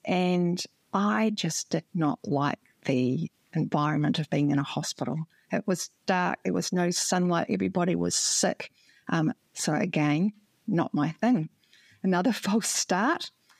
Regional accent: Auckland, New Zealand; you might be able to tell by my accent that I grew up in Auckland in New Zealand.

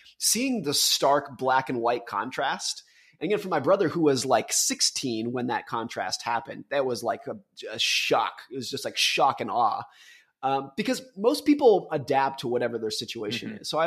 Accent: Lake Tahoe, United States; I grew up in Lake Tahoe and I was a competitive ski racer.

